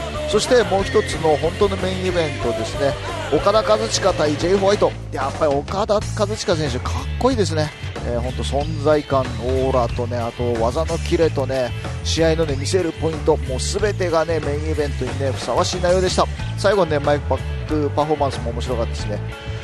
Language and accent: Japanese; Sapporo, Hokkaido, Japan; 年末はね地元札幌に帰ってきました。